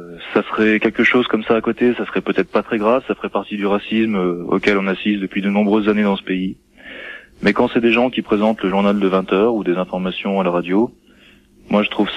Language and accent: French; France; moi-même et ma femme, nous sommes français convertis à l'islam, et on est assez choqués parce que au travail, par exemple, on se fait traiter de sale bougnoule, alors que bon, déjà on n'est pas arabe.